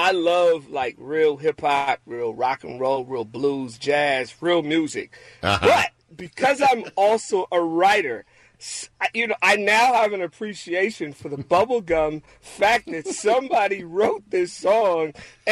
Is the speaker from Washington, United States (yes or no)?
yes; Seattle, Washington, United States; Angela's from Seattle. I'm from Seattle. … from Seattle.